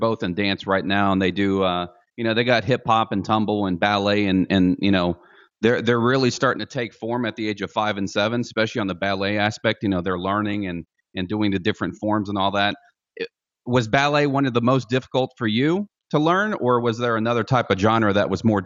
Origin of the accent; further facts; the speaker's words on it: Indiana, United States; also born or lived in South Korea / Texas; I was born in South Korea. Within that first year, we went from South Korea to Texas, where he was stationed at. And they got a divorce at a very, very, at a very young age for myself. So I moved to my dad's hometown in Indiana, and it was a very, very small town